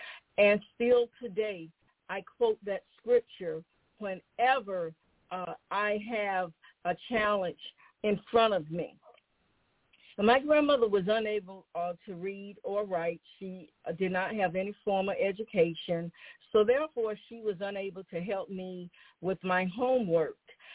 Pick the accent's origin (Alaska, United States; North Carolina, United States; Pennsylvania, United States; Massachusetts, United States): North Carolina, United States; Hartford; I was born and raised in Hartford, North Carolina